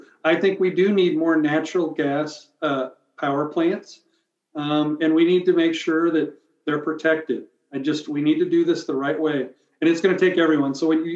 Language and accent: English; Iowa, United States; I grew up in Iowa. We don't have these problems up there